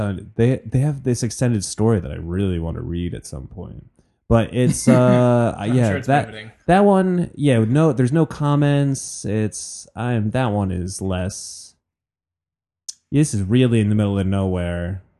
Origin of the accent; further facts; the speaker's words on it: New Jersey, United States; Yeah, I'm from Jersey